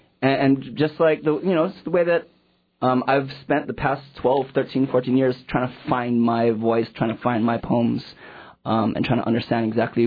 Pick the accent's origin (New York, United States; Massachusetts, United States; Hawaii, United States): Hawaii, United States; Whether it's, you know, growing up as a Hawaiian kid in Hawaii, you know, going into the science and engineering field and studying nuclear physics